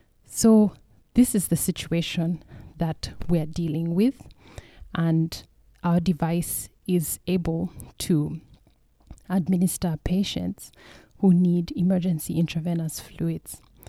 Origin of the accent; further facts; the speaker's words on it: Uganda; We're coming from Africa, from Uganda, and I'm going to, Canada.